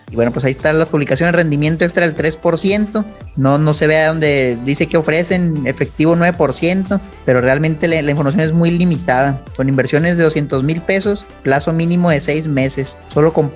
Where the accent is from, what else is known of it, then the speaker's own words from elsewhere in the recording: Chihuahua, Mexico; yo soy de Chihuahua, y ahí salieron varios fraudes